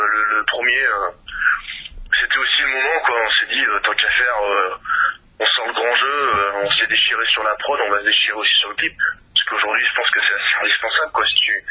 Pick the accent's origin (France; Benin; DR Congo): France; je suis français